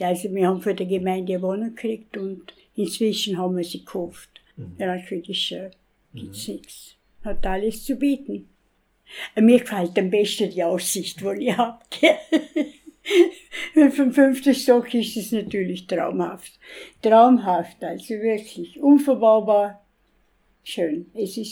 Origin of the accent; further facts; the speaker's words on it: Vorarlberg, Austria; now in Rankweil, Austria; Ich komme aus dem Bregenzer Wald. Und meine Heimat ist schon der Bregenzer Wald, oder? Aber Rankweil ist es natürlich.